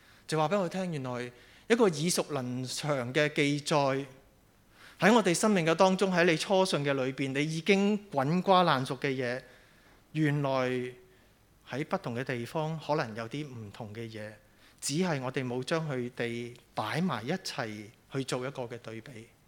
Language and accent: Cantonese; Hong Kong; 我们香港人，我们自小到大讲广东话，识中文，这些不是英文，也不是那些原文，希伯来文、希列文，那些我全部都不识，我只是识中文